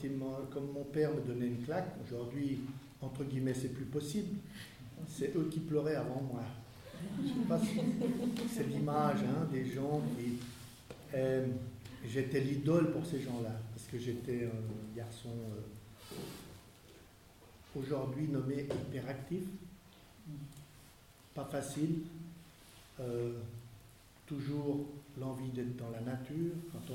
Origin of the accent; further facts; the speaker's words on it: Geneva, Switzerland; Donc j'ai vécu toute mon enfance à Genève